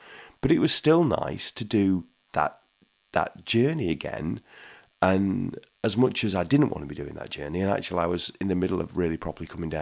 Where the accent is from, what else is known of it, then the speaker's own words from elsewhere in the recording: Retford, East Midlands, United Kingdom; when I was born and raised in Retford, which I was, I used to go on the Retford-Sheffield train all the time.